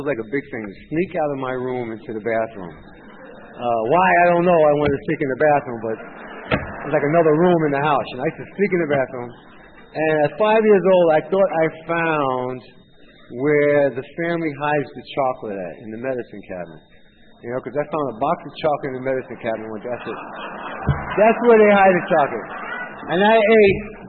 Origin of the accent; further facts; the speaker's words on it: White Plains, New York, United States; born there; I was born in White Plains, New York. My family gave me for adoption at birth.